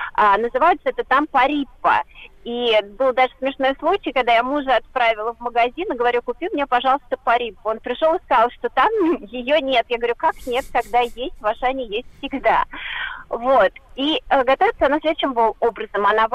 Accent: Moscow, Russia; хоть я из Москвы. Дело в том, что у меня папа, он из Шри-Ланки.

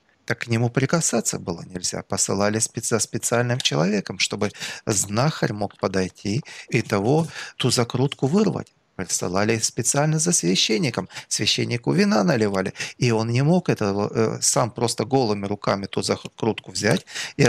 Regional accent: Ukraine; born there; я родился на Украине

